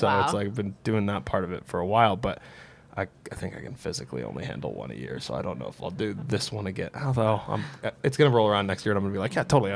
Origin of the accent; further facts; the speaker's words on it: Springfield, Massachusetts, United States; I'm from Springfield, Mass., so that's why I shit on Springfield, Missouri, all right? Because we're the better Springfield.